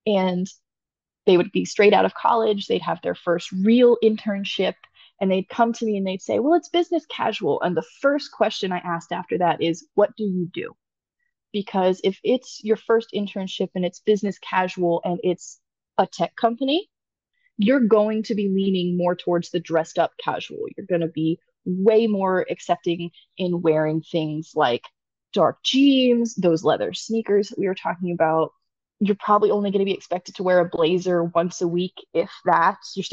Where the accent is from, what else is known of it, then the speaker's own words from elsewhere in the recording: Northeast, United States; I'm specifically in from the Northeast, so that's where most of my experiences and my knowledge is.